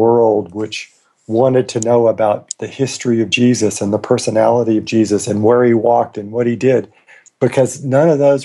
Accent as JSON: {"language": "English", "town": "Birmingham", "region": "Alabama", "country": "United States", "tie": "born or raised there", "said": "So, and I grew up in Birmingham, Alabama, in the difficult days of Birmingham in the 1950s and the early 1960s."}